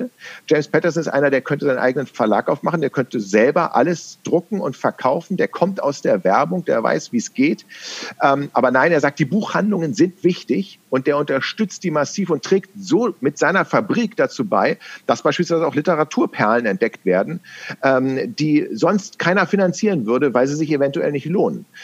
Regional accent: Berlin, Germany; accent: Berlinerisch; viele würden denken, ich spreche Hochdeutsch, aber so ein Forensiker würde sagen, nee, da ist noch so ein bisschen Berlinerisch mit bei.

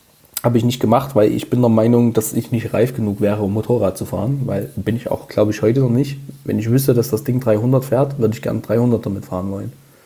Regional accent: East Germany, Germany; Aber ich hatte als Jugendlicher ein Moped gehabt. Das ist ja jeder Moped gefahren bei uns im Osten.

